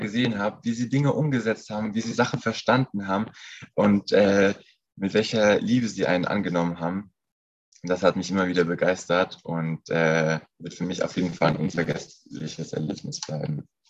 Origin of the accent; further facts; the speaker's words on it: Russia; Ich bin als Missionarskind aufgewachsen in Russland